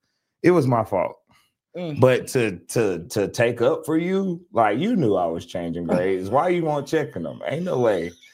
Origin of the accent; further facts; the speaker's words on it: Durham, North Carolina, United States; Like, I grew up in Durham